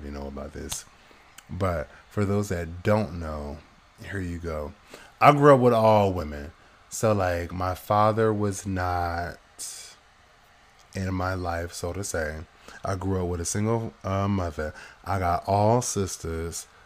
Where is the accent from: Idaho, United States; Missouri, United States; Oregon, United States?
Oregon, United States; Portland; I'm originally from Portland, Oregon, West Coast, below Washington, above California.